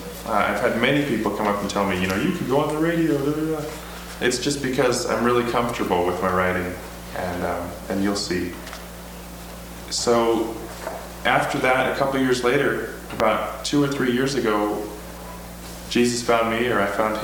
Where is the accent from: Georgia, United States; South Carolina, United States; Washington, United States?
Washington, United States; I grew up in Western Washington on a little almost farm